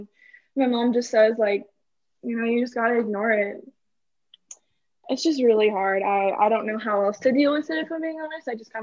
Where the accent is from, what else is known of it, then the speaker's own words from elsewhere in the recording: California, United States; also born or lived in Texas; It's just, like I said, I'm from California, and so I knew people of other Asian backgrounds, like Filipino, Japanese, Vietnamese, stuff like that. And growing up in Texas, predominantly white